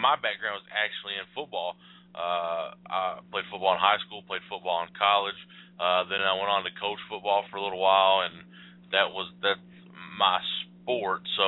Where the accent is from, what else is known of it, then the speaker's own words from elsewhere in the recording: Morehead, Kentucky, United States; I am a proud citizen of Moorhead, Kentucky, born and raised. I was a Moorhead State University Eagle. I live just a little bit away. We're talking like maybe 15 miles away from where I was born